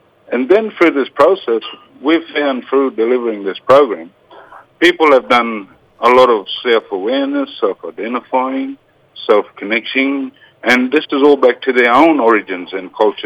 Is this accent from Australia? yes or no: yes; Cairns, Queensland, Australia; Diri Nura, which means the rainforest mountain up here where Cairns. Mm. And I'm a son of the Buluru, east coast of Australia.